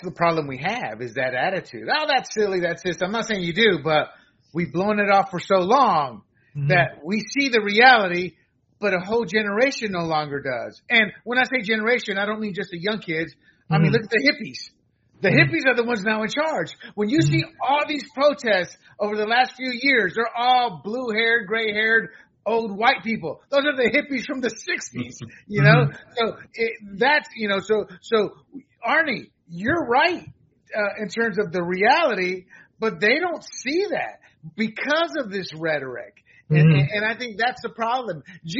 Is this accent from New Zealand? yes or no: no; Panama; I was American citizen, but I was raised in Panama my formative years.